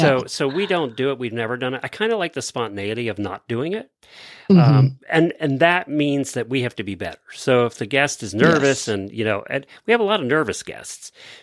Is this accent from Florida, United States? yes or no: yes; Ocala, Florida, United States; from Ocala, Florida.